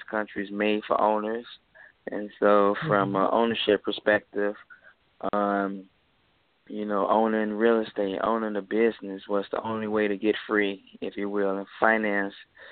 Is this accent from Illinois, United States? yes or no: yes; Chicago, Illinois, United States; I had benefited from Temp Step program growing up in Chicago.